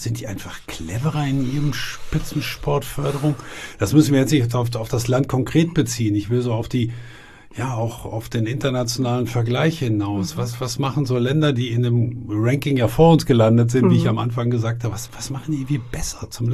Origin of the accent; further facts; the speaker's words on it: Münster, North Rhine-Westphalia, Germany; weil es als Münsteraner so gut fassbar ist